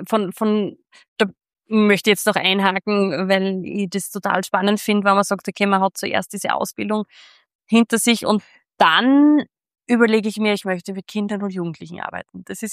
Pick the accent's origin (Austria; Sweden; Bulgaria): Austria; in Österreich, da wo ich herkomme